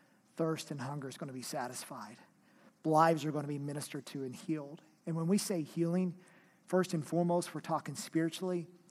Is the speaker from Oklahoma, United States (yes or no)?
yes; Oklahoma, United States; I'm from Oklahoma. I didn't know that, you know.